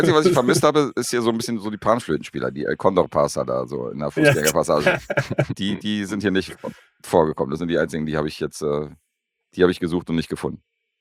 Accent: Berlin, Germany; weil ich bin ja Berliner, gebürtiger.

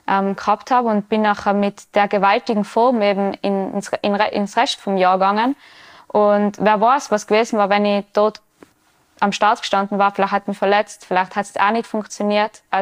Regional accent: Tyrol, Austria; Das ist wie, als da die da bei uns im Ötztal in die Berge umfahren, weil das Rennen ist auch auf 1800.

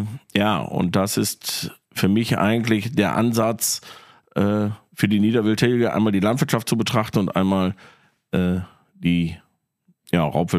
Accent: Krefeld, North Rhine-Westphalia, Germany; Ich komme aus Krefeld oder wir kommen aus Krefeld, wie der Name Krefelder Fuchsfalle ja schon sagt.

